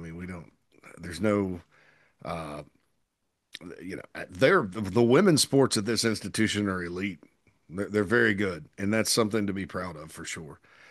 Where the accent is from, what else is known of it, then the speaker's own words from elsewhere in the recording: Spartanburg, South Carolina, United States; In the 80s, I was a young lad growing up in Spartanburg.